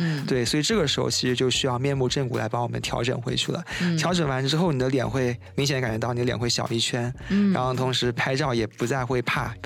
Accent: China; 我们中国人有句话叫做脸歪嘴斜

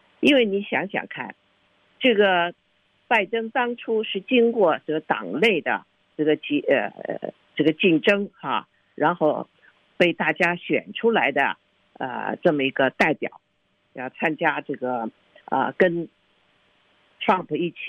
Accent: China; 换我们中国人通常说哈

